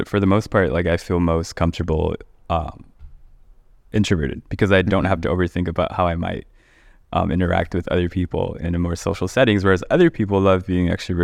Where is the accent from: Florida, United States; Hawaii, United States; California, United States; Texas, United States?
California, United States; Los Angeles; Like I'm from Southeast LA.